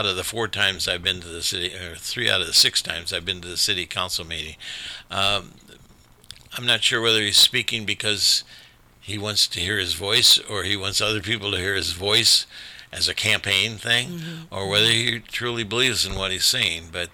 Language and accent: English; South Bend, Indiana, United States; I also think I'm more qualified because I grew up in South Bend, Indiana.